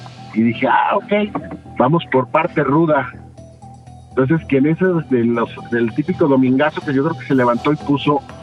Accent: Torreón, Coahuila, Mexico; Sí, de Torreón, mi rey.

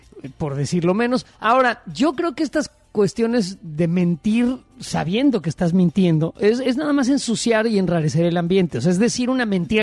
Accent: Mexico; somos los mexicanos, México es el resultado de un sincretismo cultural

